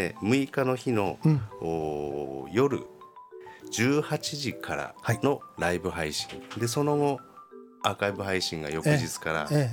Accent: Iwaki, Fukushima, Japan; うちの地元って私は福島県のいわき市という、はい、福島県でも海沿いの地域の町なんですけども、

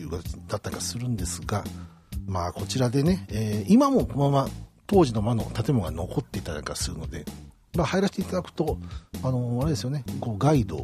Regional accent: Nagoya, Aichi, Japan; いつもなんですけど僕名古屋から来ていますので、名古屋からこの京都という町に来て京都で感じることっていうのかな

